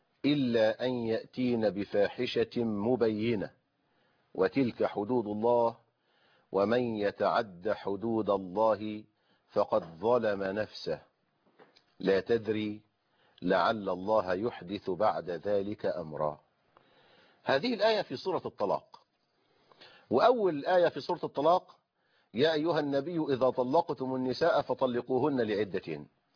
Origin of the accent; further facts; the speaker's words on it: Egypt; حتى كده يا أخوانا الناس عندنا في مصر في الريف وفي الحضر يقولوا إيه